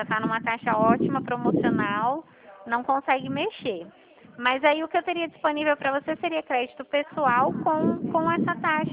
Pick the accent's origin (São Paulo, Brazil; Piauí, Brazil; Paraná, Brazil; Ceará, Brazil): São Paulo, Brazil; Eu sou do estado de São Paulo